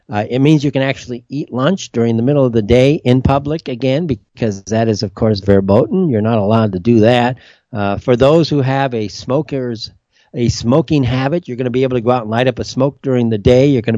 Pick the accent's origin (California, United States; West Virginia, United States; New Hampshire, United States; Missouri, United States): California, United States; I'm Californian. I loved California as a place to live.